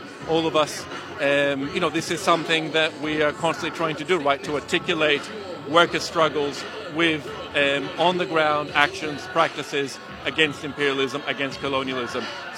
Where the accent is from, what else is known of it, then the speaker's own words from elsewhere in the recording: Caracas, Capital District, Venezuela; English is a second language; So if you can hear something in the accent, well, I come from Caracas, from Venezuela.